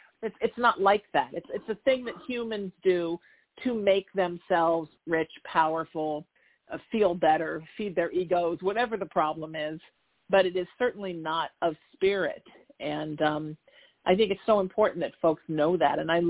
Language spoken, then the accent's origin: English; Ireland; I did get very excited as an Irishman when I saw the fairy deck